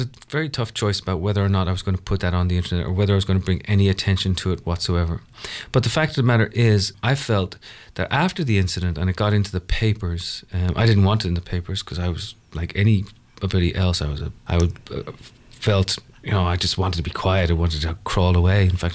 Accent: Ireland; now in New York, United States; I'm from Ireland originally

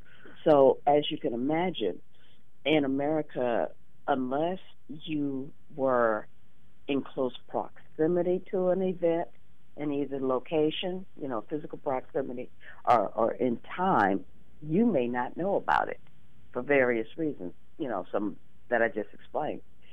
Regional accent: Indiana, United States; born there; I was born in a small town in Indiana, spent the first years there, and then mov

